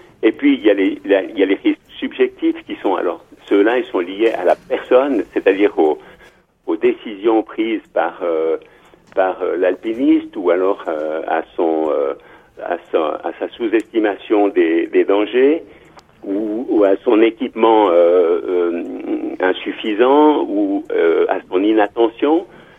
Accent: Sion, Valais, Switzerland; born there; je suis né en Valais à Sion et en fait le Valais, la plaine du Rhône est entourée de montagnes

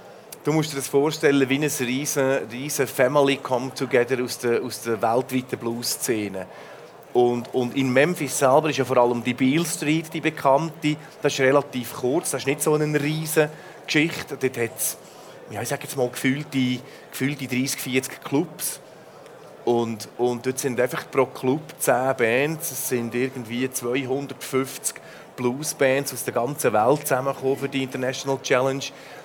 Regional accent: Switzerland; jetzt kommst du als Schweizer

